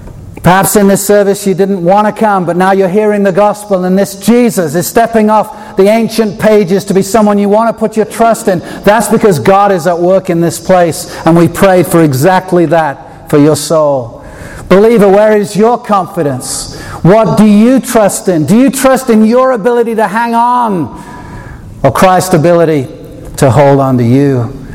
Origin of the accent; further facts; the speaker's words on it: England, United Kingdom; moved away; Growing up in England